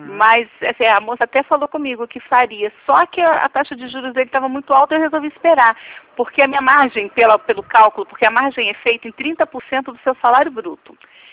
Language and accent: Portuguese; Volta Redonda, Rio de Janeiro, Brazil; Não, eu sou de Volta Redonda.